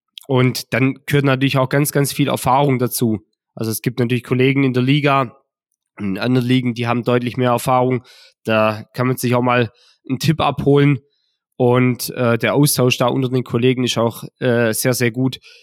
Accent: Baden-Württemberg, Germany; ich komme circa eine halbe Stunde weg von Ulm. Also bin schon mit der Region sehr stark verbunden.

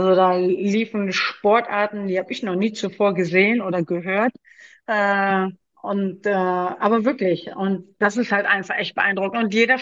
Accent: Düsseldorf, North Rhine-Westphalia, Germany; born there; now in Cologne, Germany; Lebe in Köln, ich komme zwar gebürtig aus Düsseldorf, aber war immer schon irgendwie Köln-Fan

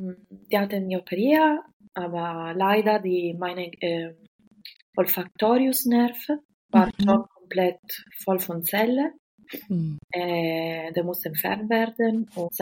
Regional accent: Italy; German is a second language; ich bin Italienerin.

